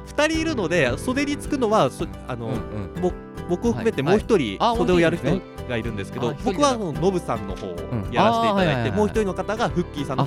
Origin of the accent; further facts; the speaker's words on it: Gunma, Japan; 僕の出身はですね、うん、海のない県、うん、群馬県出身で